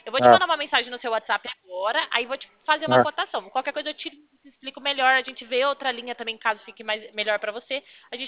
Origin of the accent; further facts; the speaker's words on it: Pirassununga, São Paulo, Brazil; Eu sou aqui de Pirassununga